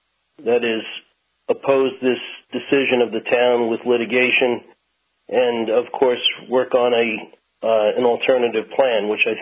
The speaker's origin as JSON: {"language": "English", "town": "Smithtown", "region": "New York", "country": "United States", "tie": "born or raised there", "said": "Well, yeah, I grew up in Smithtown."}